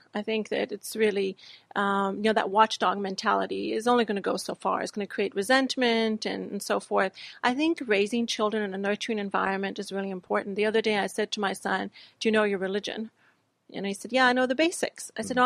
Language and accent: English; Pakistan; born there; where I was born in Pakistan